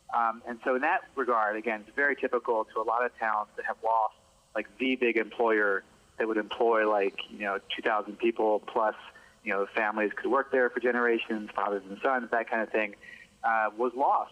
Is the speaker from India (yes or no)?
no; Belgium; I grew up in Belgium. My parents are American. They moved to Belgium in the 70s to play music.